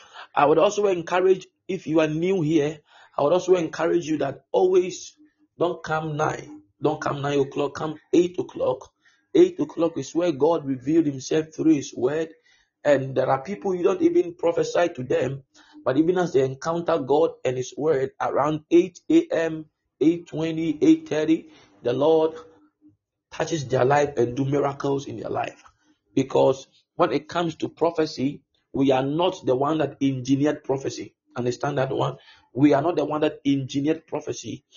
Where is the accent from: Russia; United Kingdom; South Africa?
South Africa; Please, I'm from South Africa.